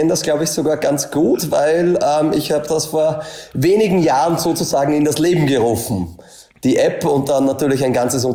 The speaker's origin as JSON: {"language": "German", "region": "Upper Austria", "country": "Austria", "tie": "born or raised there", "said": "Ich komme aus Österreich, dann ist es eh schon immer relativ schwierig, Details zu erklären. Also Linz ist immer zwischen Salzburg und Wien, kennt nicht jeder, ist so eine Stadt mit 200.000 Einwohnern. Bin aber eigentlich von einem kleinen Dorf, von einem Bauernhof dort aufgewachsen"}